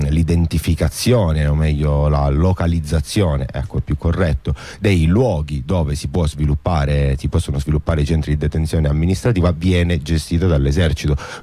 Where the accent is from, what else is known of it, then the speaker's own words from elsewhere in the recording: Sicily, Italy; anche perché in quanto siciliano non avevo avuto modo di approfondirla